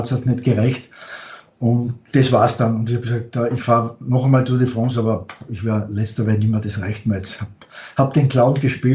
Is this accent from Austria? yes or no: yes; Austria; ist natürlich schon ein bisschen Nostalgie aufgekommen als Österreicher